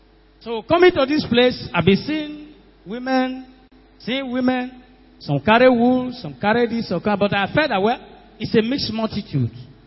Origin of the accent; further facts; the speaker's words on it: Edo, Nigeria; I'm from Edo State.